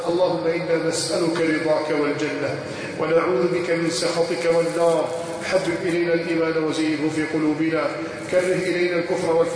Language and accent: Arabic; Egypt; ارفع البلاء عن بلدنا مصر